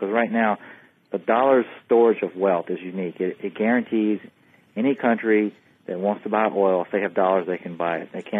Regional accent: United States; As an American, it doesn't really matter whether the dollar becomes highly devalued or highly appreciated relative to other currencies around the world.

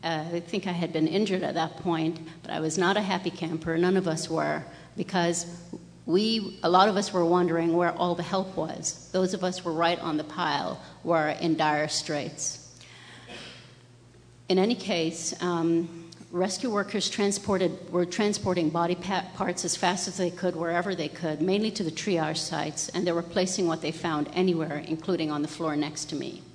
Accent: New York City, New York, United States; As I said before, I'm a New Yorker. I'm from Ground Zero.

